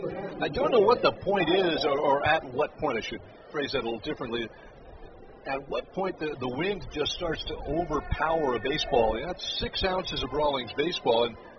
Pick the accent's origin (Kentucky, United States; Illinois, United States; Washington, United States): Washington, United States; Seattle; I grew up in Seattle. I've been here a long time, but I grew up in Seattle